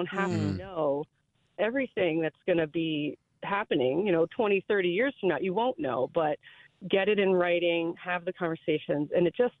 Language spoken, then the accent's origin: English; Illinois, United States; now in Wisconsin, United States; So I grew up in Illinois. I actually currently live in Wisconsin, but I'm just down here in Illinois helping out family this weekend.